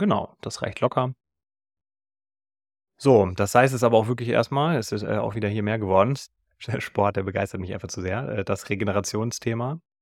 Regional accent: Frankfurt, Hesse, Germany; auch wenn ich hier in meiner Heimatstadt bin, in Frankfurt, dann ja, gibt es hier keine feste Wohnung

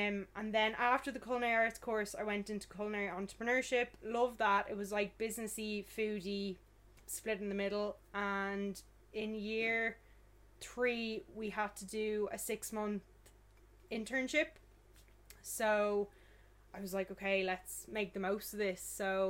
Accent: Howth, Leinster, Ireland; So I'm from Howth and there's plenty of restaurants there, yeah.

